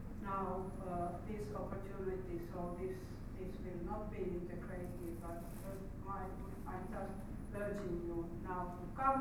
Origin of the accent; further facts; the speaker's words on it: Finland; I come from Finland.